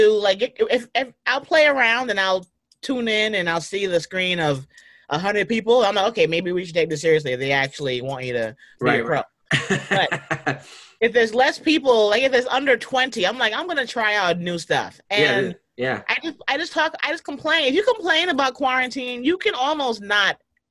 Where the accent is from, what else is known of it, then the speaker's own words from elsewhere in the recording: Bronx, New York, United States; I was back in the home that I grew up in the Bronx.